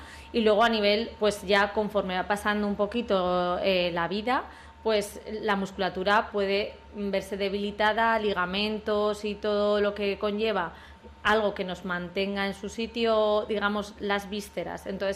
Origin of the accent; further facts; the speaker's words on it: Zaragoza, Aragon, Spain; Sí, la verdad que yo soy de Zaragoza